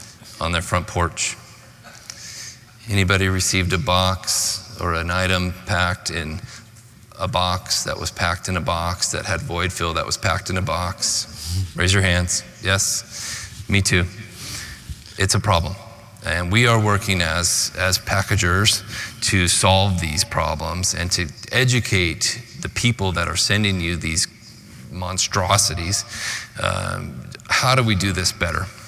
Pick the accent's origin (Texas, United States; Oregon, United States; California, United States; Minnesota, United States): Oregon, United States; This is from my hometown in Oregon.